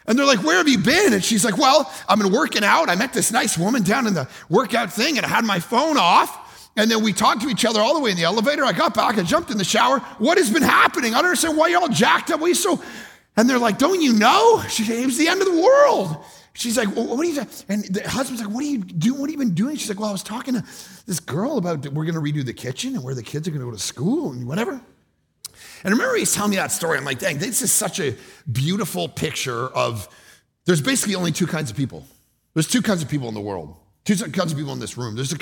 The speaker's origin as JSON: {"language": "English", "country": "Canada", "tie": "born or raised there", "said": "I'm Canadian, and so grew up in a bit more of a secular culture. Didn't grow up in a Christian home at all."}